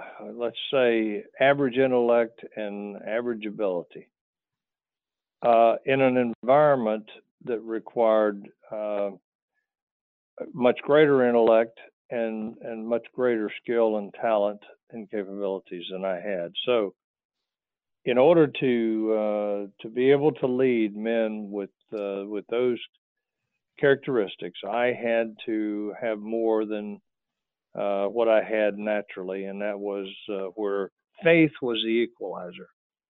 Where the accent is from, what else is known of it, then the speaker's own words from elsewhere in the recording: North Carolina, United States; You know, growing up in North Carolina, and I had a tradition in my family that if you were a male, and … that you were expected to serve your country in the military.